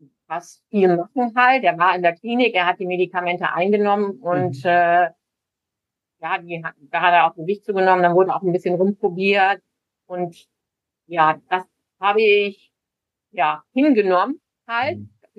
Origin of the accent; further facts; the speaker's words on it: Bremen, Germany; ich komme ja aus Bremen